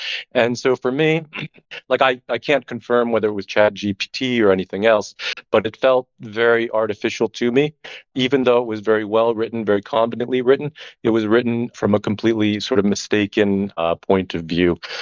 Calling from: Barcelona, Catalonia, Spain; I'm calling in from Barcelona, other side of the ocean.

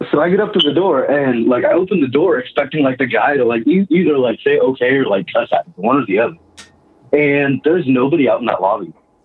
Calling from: Kansas, United States; I'm calling from Kansas.

